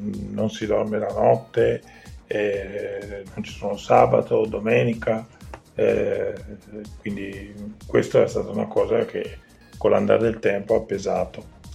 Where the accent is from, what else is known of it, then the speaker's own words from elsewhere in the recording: Verona, Veneto, Italy; now in Belluno, Italy; Sono veronese di origine e bellunese di adozione.